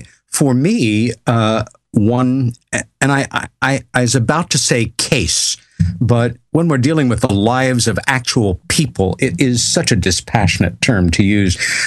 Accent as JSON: {"language": "English", "country": "United States", "said": "and as an American who has visited England 20, 25 times"}